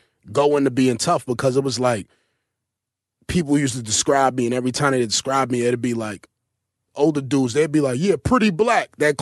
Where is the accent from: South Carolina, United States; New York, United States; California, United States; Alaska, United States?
New York, United States; New York City; growing up, where I grew up in East New York in the 90s, you had to be tough to go to school because the crackheads were tough back then.